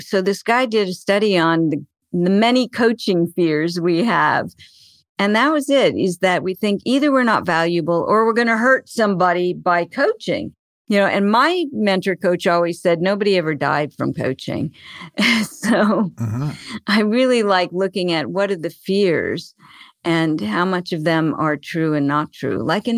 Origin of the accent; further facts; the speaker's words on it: Arizona, United States; But I grew up and I was born in Arizona, and I still live here.